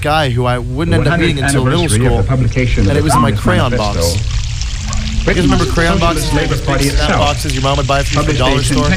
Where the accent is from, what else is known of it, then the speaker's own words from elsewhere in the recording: Massachusetts, United States; I'm from the Greater Boston area.